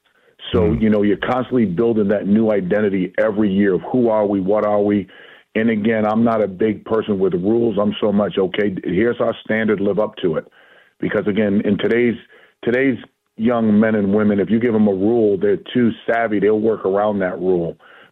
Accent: New England, United States; I'm a converted Commanders fan, obviously being born and raised in New England.

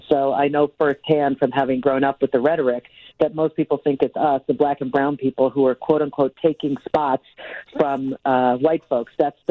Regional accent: Wisconsin, United States; I'm originally from Wisconsin, a couple hours north, although I'm a Californian now.

